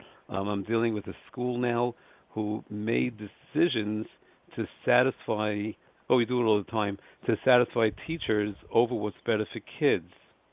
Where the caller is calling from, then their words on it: Lakewood, New Jersey, United States; Lakewood, New Jersey.